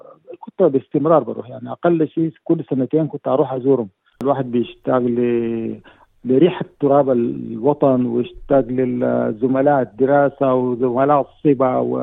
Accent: Sudan; moved away as an adult; now in Australia; من السودان. زوجتي سافرت قبلي، وأنا من السودان تحركت للقاهرة، ومن القاهرة لأستراليا. هذا كان عام 2002.

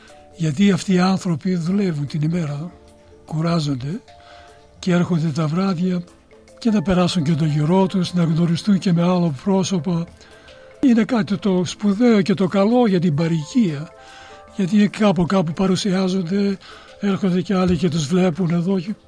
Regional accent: Greece; also born or lived in Russia; now in Melbourne, Australia; Είναι τα παιδικά μου χρόνια στην Ελλάδα, στο χωριό και στη Ρωσία.

